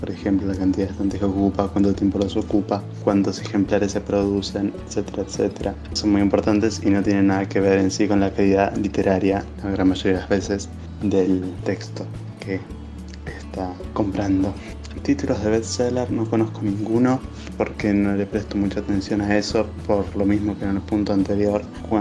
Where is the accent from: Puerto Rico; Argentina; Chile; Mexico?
Argentina; Mar del Plata, Buenos Aires Province; soy de Mar del Plata.